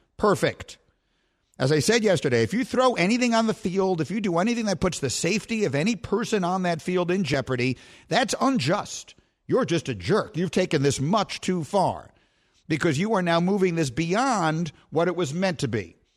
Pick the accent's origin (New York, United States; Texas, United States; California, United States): New York, United States; I was a Knicks fan growing up in New York